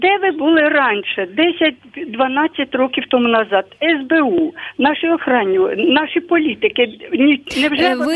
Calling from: Cherkasy Oblast, Ukraine; Доброго вечора, я з Черкащини.

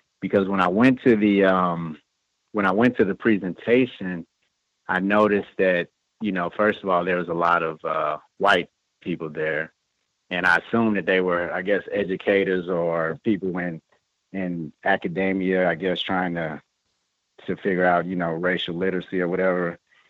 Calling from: Missouri, United States; I'm the caller from Missouri who actually recommended the guest.

